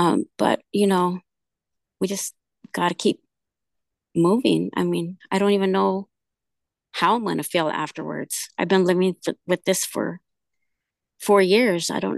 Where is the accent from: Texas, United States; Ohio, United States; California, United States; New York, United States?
California, United States; A Mother's Voice goes to Sacramento, because I'm from California.